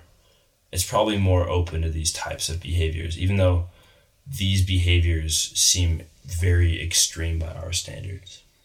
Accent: United States; obviously I grew up in America and I'm not super well educated on this topic

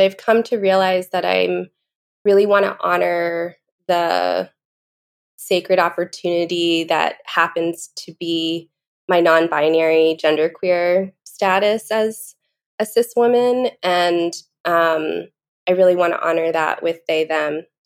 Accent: Georgia, United States; also born or lived in Carolina; the last 2 years of high school, I lived in Georgia. So I said, hi … I'm from Georgia.

